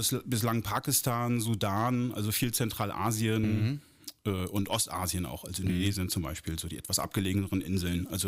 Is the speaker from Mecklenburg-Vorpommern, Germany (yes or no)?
yes; Rostock, Mecklenburg-Vorpommern, Germany; Also ich komme aus Rostock eigentlich